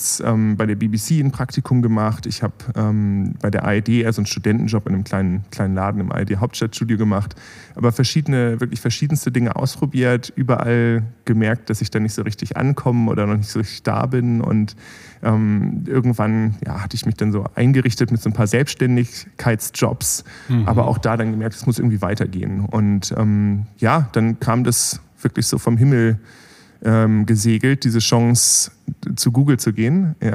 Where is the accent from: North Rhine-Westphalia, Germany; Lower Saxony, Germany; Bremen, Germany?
Bremen, Germany; ich bin da in Bremen aufgewachsen und dann zu sagen, jetzt muss ich irgendwie nach Berlin und muss mir das hier angucken.